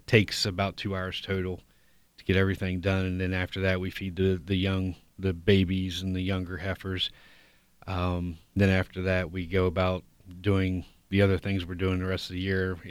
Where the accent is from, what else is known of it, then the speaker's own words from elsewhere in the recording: Ohio, United States; We're from Fairfield County. I am in partnership with my dad, Charles, and my son just graduated high school, and he'll be coming back to the dairy farm also.